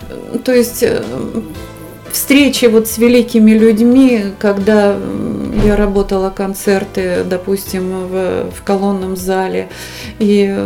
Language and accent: Russian; Tomsk, Tomsk Oblast, Russia; я приехала сибирячка из какого-то Томска.